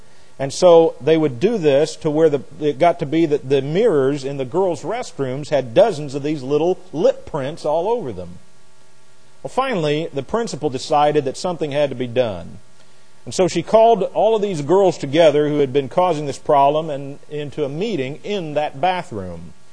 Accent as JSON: {"language": "English", "town": "Jefferson", "country": "United States", "tie": "born or raised there", "said": "You often hear me talk about Jefferson, my hometown, and how small it really is."}